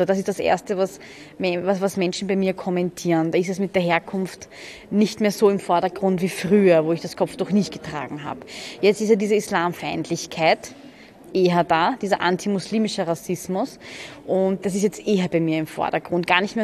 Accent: Vienna, Austria; Ich bin in Floridsdorf aufgewachsen, im 21. Dort war ich die ersten elf Jahre meines Lebens. Und jetzt, seit über 20 Jahren, sind wir im Kretzel, im 22. Gemeindebauten pur.

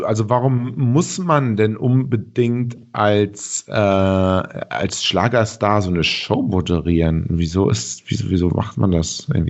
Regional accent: North Rhine-Westphalia, Germany; Also ich bin ja auch selber Rheinländer, jetzt kein Bonner

